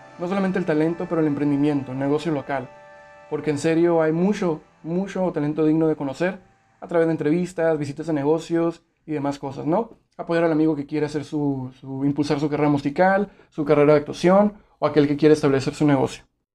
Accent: Mexicali, Baja California, Mexico; tengo 21 años, soy de Mexicali, Baja California

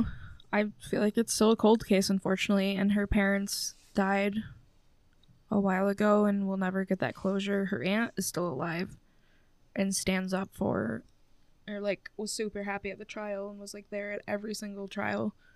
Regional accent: Saginaw, Michigan, United States; growing up in Saginaw, it's just a different type of vibe for me, because, like, I literally lived in a house. My last house that I lived in Saginaw

